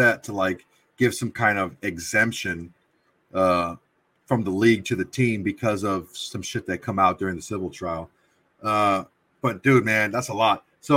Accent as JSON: {"language": "English", "region": "California", "country": "United States", "said": "Okay, so here's the deal. We're from Southern California. We're a transplant city."}